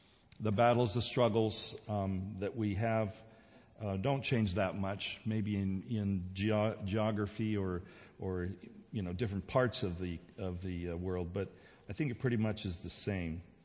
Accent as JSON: {"language": "English", "country": "South Korea", "tie": "born or raised there", "said": "when I was a kid growing up in Korea"}